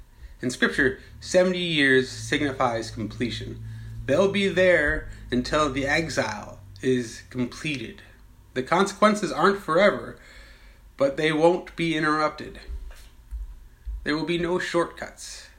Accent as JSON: {"language": "English", "town": "Seattle", "region": "Washington", "country": "United States", "tie": "born or raised there", "said": "During that time, I held tightly to the stories and practices that connected me to my hometown. Those stories and practices were a part of my identity. For me, that meant following sports more closely. Decorating my home with the knickknacks of Seattle"}